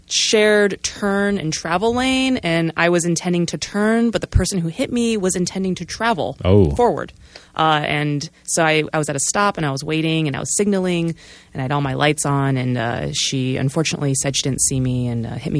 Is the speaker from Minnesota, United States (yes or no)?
no; Chicago, Illinois, United States; now in Portland, United States; coming to Portland is when my love for cycling really blossomed. I'm from Chicago, which actually now, much like your experience, now it has great infrastructure.